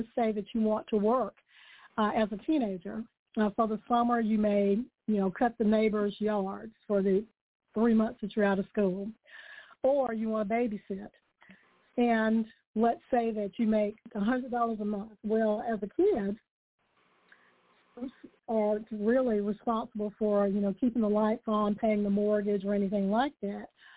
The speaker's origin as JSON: {"language": "English", "town": "Atlanta", "region": "Georgia", "country": "United States", "tie": "born or raised there", "said": "When I was growing up in the Atlanta area, I worked for a company called Winn-Dixie"}